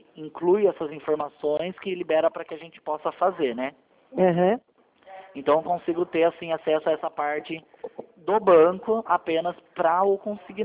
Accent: Sorocaba, São Paulo, Brazil; Eu sou de Sorocaba.

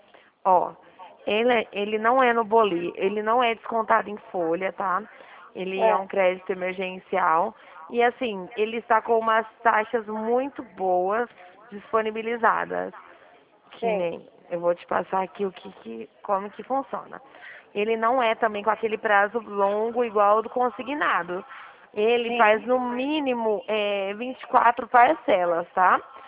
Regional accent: São Paulo, Brazil; Eu sou aqui do estado de São Paulo, tá?

